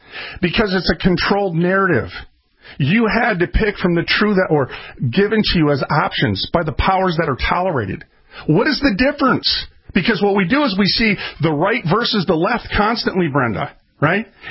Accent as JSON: {"language": "English", "town": "Minneapolis", "region": "Minnesota", "country": "United States", "tie": "born or raised there", "said": "And I was raised in North Minneapolis. I was a welfare kid."}